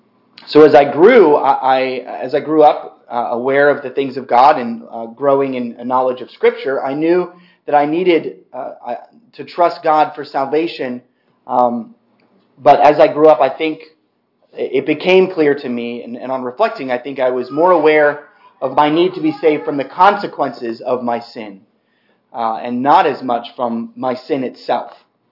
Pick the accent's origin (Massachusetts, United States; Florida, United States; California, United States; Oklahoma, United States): Oklahoma, United States; Tulsa; born there; I was born in Tulsa, Oklahoma